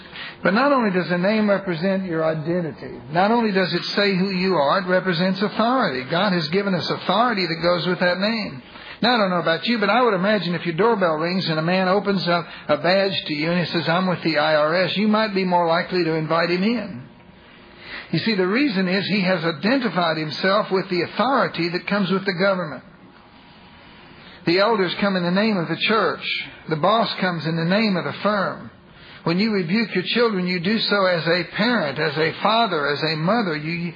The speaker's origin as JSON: {"language": "English", "region": "Texas", "country": "United States", "said": "I'm an American. I'm proud of it. I'm a Texan. I'm proud of it."}